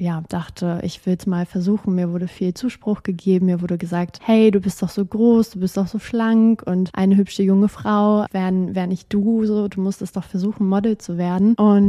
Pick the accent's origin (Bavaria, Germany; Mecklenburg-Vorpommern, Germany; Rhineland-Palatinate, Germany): Mecklenburg-Vorpommern, Germany; Rostock; Die hat eine kleine Agentur in meiner Heimatstadt Rostock gehabt und hat sie auch immer noch.